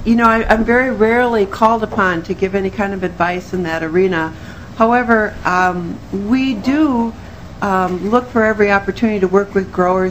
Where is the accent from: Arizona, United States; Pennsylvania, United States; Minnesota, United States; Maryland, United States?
Minnesota, United States; Minneapolis; because I grew up in Southwest Minneapolis